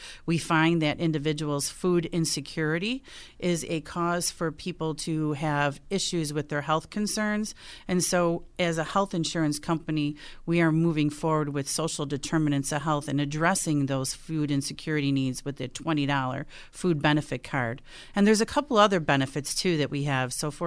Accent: Buffalo, New York, United States; born or raised there

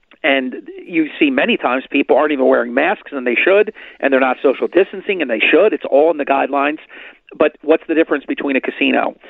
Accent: Ventnor City, New Jersey, United States; also born or lived in Atlantic City, United States; I was born and raised in Atlantic City, and for a good portion of my life, I was raised in Ventnor City

